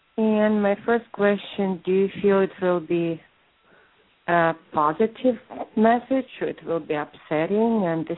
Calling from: California, United States; I'm calling from California.

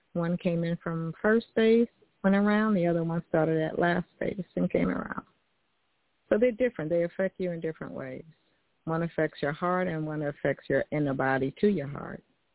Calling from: New York, United States; I am from New York.

